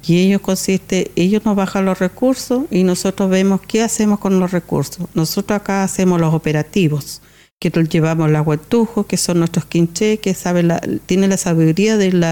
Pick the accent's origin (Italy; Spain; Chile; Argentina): Chile; Osorno, Los Lagos; Mire, yo nací en Osorno en el año 60. No me pregunte el lugar porque yo sé que nací en Osorno, vivimos los barracones y de ahí de los barracones nos fuimos al campamento Manuel Rodríguez en el año 70, 71 más o menos.